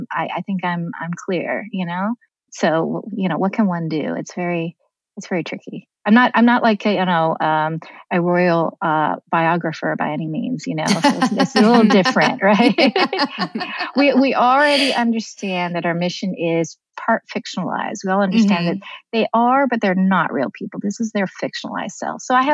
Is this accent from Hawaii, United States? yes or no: no; New York, United States; Like I'm from New York. The bus is there. What's so weird about that?